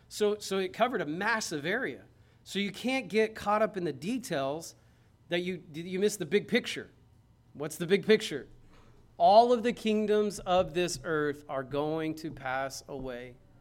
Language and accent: English; United States; I don't know, but I'm thankful that I'm American.